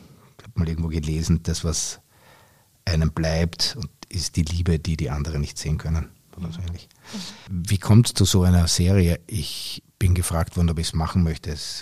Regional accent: Austria; also born or lived in United States; Ich bin in Amerika geboren, weil mein Vater beruflich dort war und bin dann als kleines Kind erst nach Österreich gekommen.

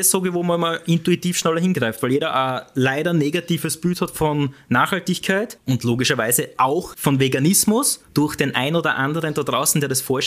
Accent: Breitenau, Austria; ich komme aus der Breitenau, okay? Das heißt, wo Bauern sind, Landwirt sind, wo...

